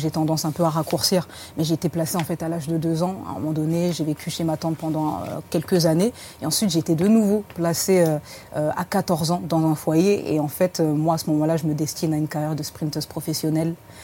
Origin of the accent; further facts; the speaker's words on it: Roubaix, Hauts-de-France, France; also born or lived in Villeneuve d'Ascq; Roubaix, Villeneuve d'Ascq.